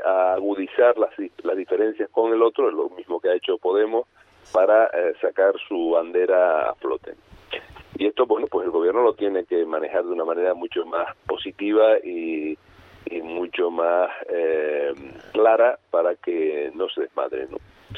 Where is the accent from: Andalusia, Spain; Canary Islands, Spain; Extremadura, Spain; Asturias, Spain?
Canary Islands, Spain; y es a las que nosotros como canarios nos adscribimos.